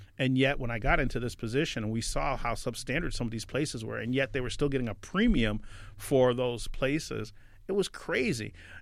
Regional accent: Boston, Massachusetts, United States; born there; also born or lived in New Haven / Saratoga Springs / New York City / Harrisburg; I was born in Boston, Massachusetts, my mother is a political activist, minister, and social activist. Because of that, we moved around a lot.

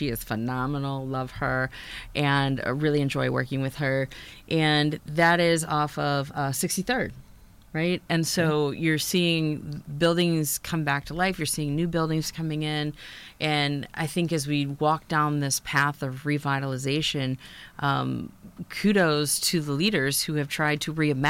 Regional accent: Louisville, Kentucky, United States; also born or lived in Fort Knox; I am from Louisville. I'm actually a military brat, so my dad was

